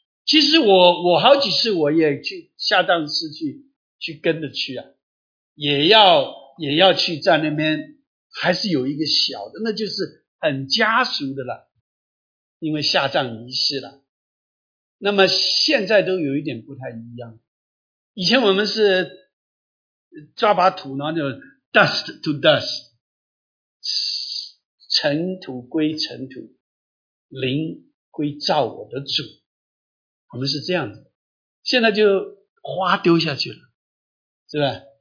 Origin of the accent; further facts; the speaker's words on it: Xiamen, Fujian, China; 他的家乡，也是我的家乡，福建厦门的外海，那个就是鼓浪屿